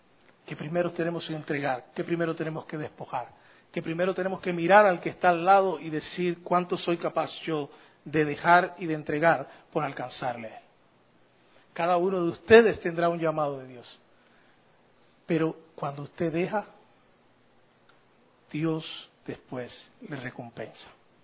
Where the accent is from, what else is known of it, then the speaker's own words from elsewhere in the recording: Cuba; Quiero terminar solamente porque como buen cubano, somos interesados.